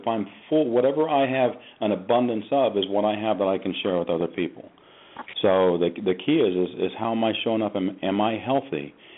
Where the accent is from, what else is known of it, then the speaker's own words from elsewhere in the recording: Ohio, United States; So as a little kid growing up in Ohio, I heard racial names and a number of things, you know, all through school and as an athlete, and it was hurtful.